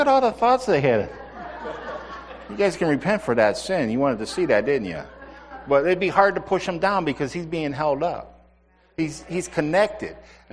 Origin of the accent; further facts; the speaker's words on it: Ireland; Being St. Paddy's Day and being Irish, I set it up in class.